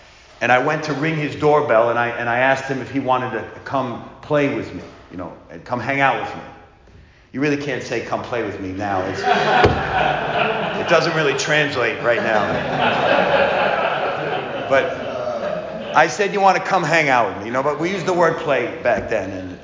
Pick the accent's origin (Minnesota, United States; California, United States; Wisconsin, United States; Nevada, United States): Nevada, United States; Las Vegas; We didn't grow up in Disneyland in Times Square. We grew up in Sin City.